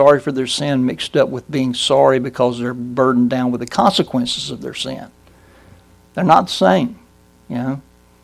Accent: Georgia, United States; It comes from my home state, Georgia.

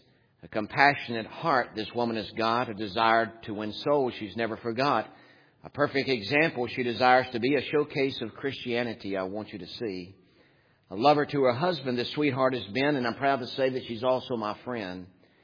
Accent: Lynchburg, Virginia, United States; I'm from Lynchburg, Virginia, and I used to say naked.

